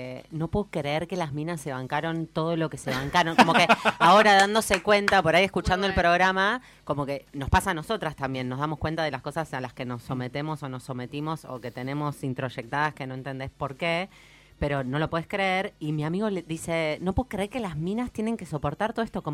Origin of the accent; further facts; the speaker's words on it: Buenos Aires, Argentina; Somos tres señoras de Recoleta